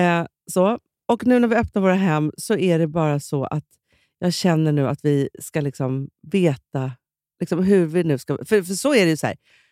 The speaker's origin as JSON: {"language": "Swedish", "country": "Sweden", "said": "Det är också, man tycker som svensk att det är dyrt med ost."}